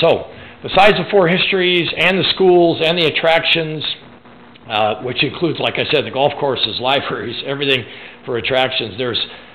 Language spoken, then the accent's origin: English; Waseca, Minnesota, United States; I teach at Waseca. I grew up in Waseca. I've been back since 1991.